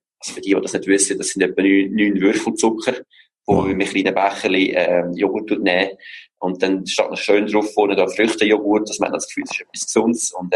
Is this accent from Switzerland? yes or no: yes; Switzerland; als Schweizer denke ich, haben wir auch das Glück